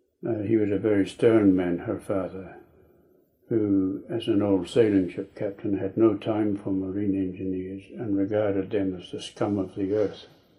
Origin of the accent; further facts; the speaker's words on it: Dunedin, Otago, New Zealand; born there; I was born in Dunedin. My parents both come from Orkney. They were married in Dunedin